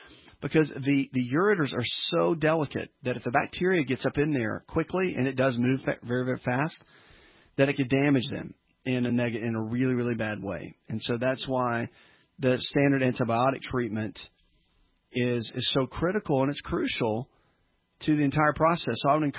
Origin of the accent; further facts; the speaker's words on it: the South, United States; Of course, I'm obviously born and raised in the South.